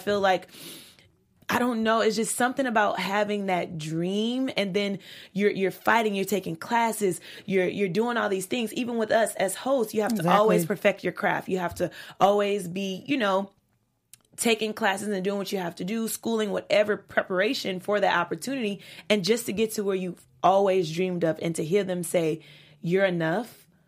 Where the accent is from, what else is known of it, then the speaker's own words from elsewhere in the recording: Louisiana, United States; I'm from Louisiana.